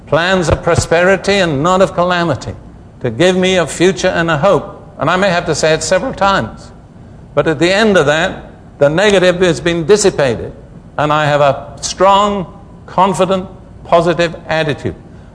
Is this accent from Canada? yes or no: no; United Kingdom; Now, I am British by background, as most of you know, and I tell my British people